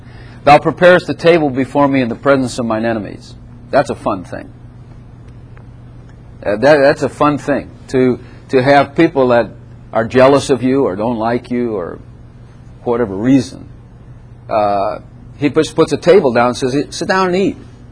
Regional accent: Chicago, Illinois, United States; And I grew up in the Chicago area, a rough mafia city.

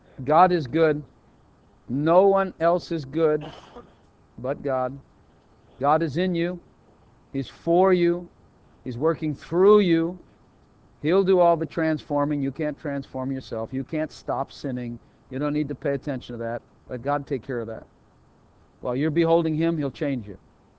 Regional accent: Chicago, Illinois, United States; I know because I'm from Chicago. That's the way we do it in Chicago.

